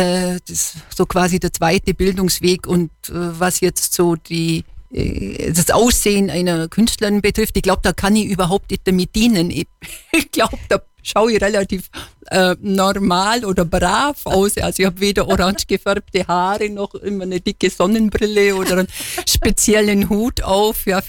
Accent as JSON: {"language": "German", "region": "Bavaria", "country": "Germany", "tie": "born there", "said": "Ja, ich bin im Allgäu geboren, in einer sehr ländlichen Gegend, auch auf so einem Bauernhof."}